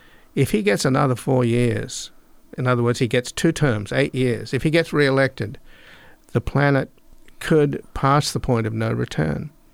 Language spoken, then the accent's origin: English; Australia; Actually from Australia.